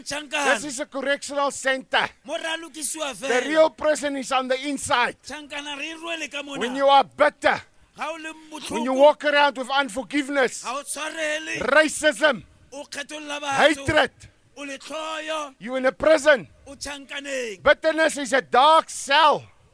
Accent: George, Western Cape, South Africa; I am from George.

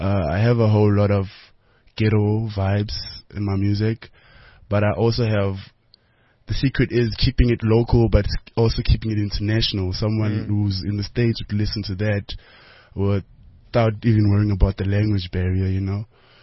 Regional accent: Klerksdorp, North West, South Africa; But yeah, it's grew up there. I went to school there from grade one till matric. Being Zulu, it's a Tswana vibe that side.

